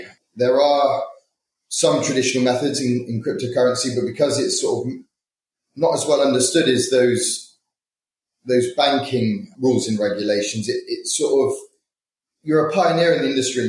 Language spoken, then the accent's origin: English; Bristol, South West England, United Kingdom; now in London, United Kingdom; I was originally from Bristol